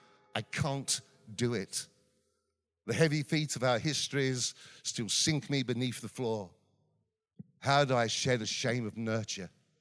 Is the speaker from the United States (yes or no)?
no; Basildon, East of England, United Kingdom; also born or lived in London; now in Bradford, United Kingdom; I'm from Essex. I'm from a place called Basildon, just outside of London, even though I lived in London for many years.